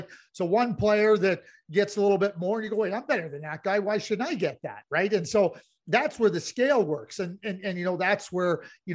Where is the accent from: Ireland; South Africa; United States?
Ireland; I'm Irish, you know, so I don't have to go search for four-leaf clovers.